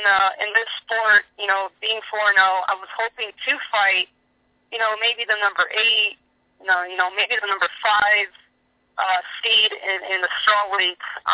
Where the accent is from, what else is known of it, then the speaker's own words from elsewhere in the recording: California, United States; I have family in California. I grew up in California